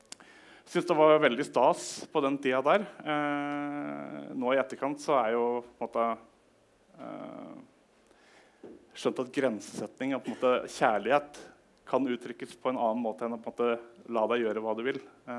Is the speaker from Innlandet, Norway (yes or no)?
yes; Skreia, Innlandet, Norway; Så jeg vokste opp på Toten, nærmere bestemt Skreia, halvveis Snertingdøl.